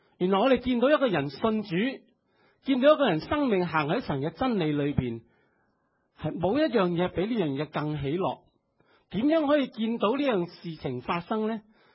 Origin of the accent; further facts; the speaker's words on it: China; 人生四大乐事，我哋中国系边四个啊？